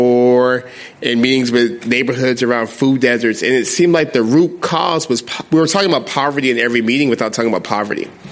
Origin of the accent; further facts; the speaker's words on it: Stockton, California, United States; I'm from Stockton, California. It's a city in California, about 320,000 people, 30% poverty.